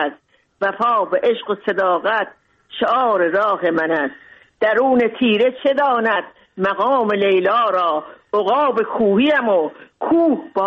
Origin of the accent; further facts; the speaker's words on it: Mashhad, Razavi Khorasan, Iran; moved away as an adult; also born or lived in Moscow; now in Tajikistan; بزرگ شدم در مشهد، درس خوندم، بزرگ شدم.